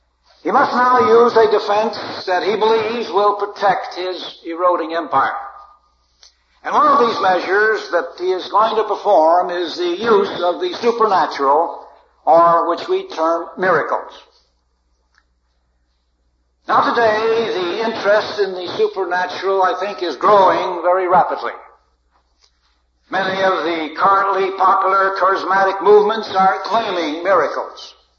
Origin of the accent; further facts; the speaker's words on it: Chicago, Illinois, United States; As growing up in Chicago under the tutorship of Brother Edmund and all the other elders in Chicago Ecclesia